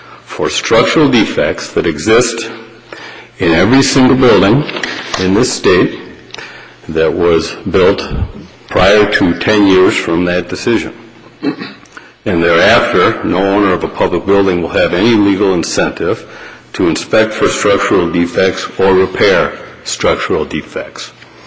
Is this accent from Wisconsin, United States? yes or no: yes; New Richmond, Wisconsin, United States; I'm from New Richmond, Wisconsin